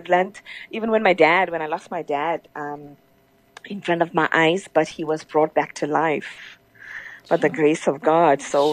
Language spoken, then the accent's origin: English; Durban, KwaZulu-Natal, South Africa; moved away as an adult; now in Johannesburg, South Africa; born and brought up in Durban, moved to Johannesburg in 2007 after I got married. So I'm officially, I think it's like, what, 18, 17 years now. I'm a Gautenger.